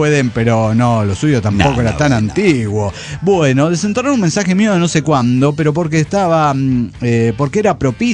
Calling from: Córdoba, Argentina; de Córdoba, Argentina.

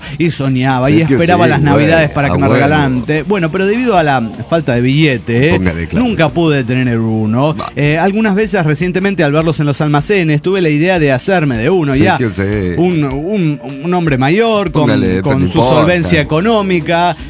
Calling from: Mexico; de México.

